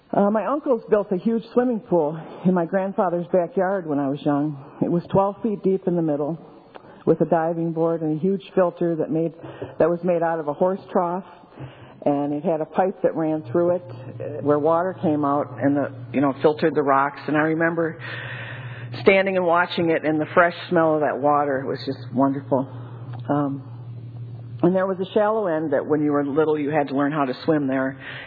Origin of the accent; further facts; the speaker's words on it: Livonia, Michigan, United States; I was born in Ypsilanti, Michigan, and raised in Livonia, Michigan.